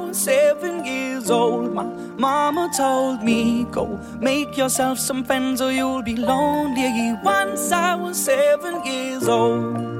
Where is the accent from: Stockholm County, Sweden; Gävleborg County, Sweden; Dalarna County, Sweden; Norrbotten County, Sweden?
Dalarna County, Sweden; accent: Dalarna dialect; På mitt dalmål.